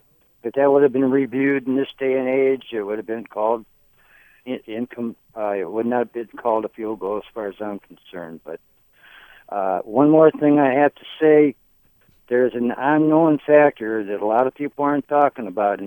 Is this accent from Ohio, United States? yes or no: yes; Elyria, Ohio, United States; I grew up in Elyria, Ohio.